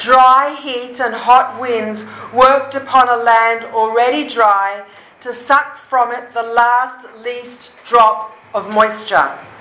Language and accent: English; Northern Territory, Australia; It is perhaps relevant that I grew up in the Northern Territory of Australia